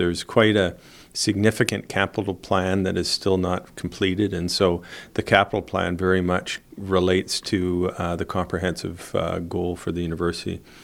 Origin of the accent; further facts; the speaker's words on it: Winnipeg, Manitoba, Canada; Well, you know, I grew up in Winnipeg, and so Lethbridge is certainly windy, but Winnipeg is certainly also called the windy city of Canada.